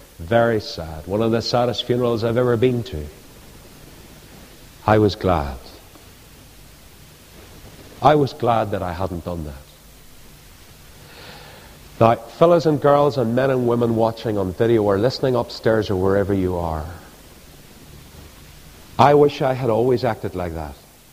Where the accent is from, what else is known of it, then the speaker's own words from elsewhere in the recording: Ireland; I'm Irish. I can say no to this.